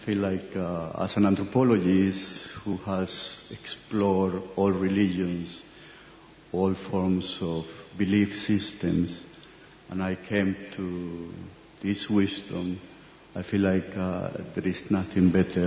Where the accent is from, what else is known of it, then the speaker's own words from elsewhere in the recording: Oslo, Norway; English is a second language; I come from Oslo, Norway.